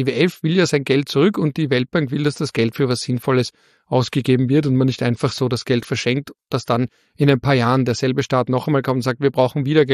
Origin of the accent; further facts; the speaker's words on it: Vienna, Austria; Ich bin Wiener, ich kann das auch meinem Naturell nach gar nicht.